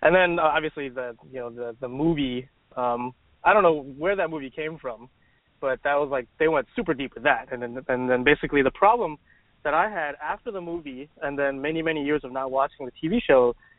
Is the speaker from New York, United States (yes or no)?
no; Chicago, Illinois, United States; now in San Francisco, United States; So I guess, I'm originally from Chicago. I grew up watching Transformers